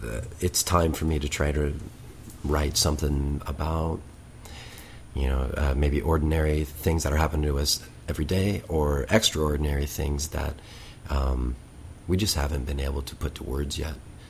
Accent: Missouri, United States; now in New York, United States; And my hometown and my home state of Missouri went towards, was red, and a lot of people on the East Coast in New York, where I live, do not think in the same manner.

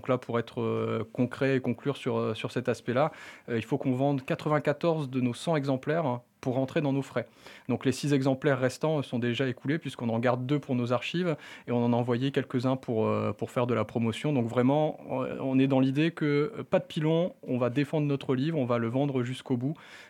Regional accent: Lille, Hauts-de-France, France; parce qu'on est originaire de Lille

